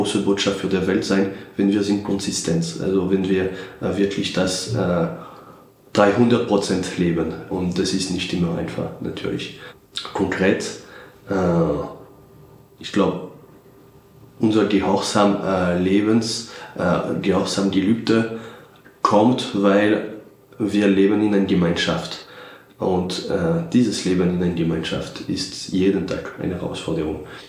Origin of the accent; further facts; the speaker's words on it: Morocco; German is a second language; Ich komme aus Marokko ursprünglich